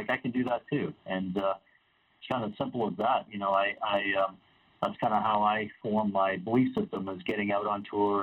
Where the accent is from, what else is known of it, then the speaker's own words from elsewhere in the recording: Ontario, Canada; Growing up in Ontario, my junior golf days, not too much, really not at all